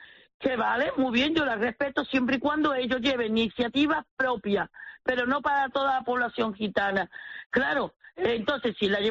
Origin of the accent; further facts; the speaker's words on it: Canary Islands, Spain; Y yo soy canaria.